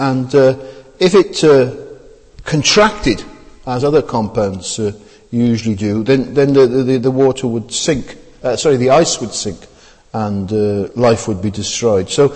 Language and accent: English; Wales, United Kingdom; now in London, United Kingdom; When I was growing up in South Wales, we thought our water was wonderful.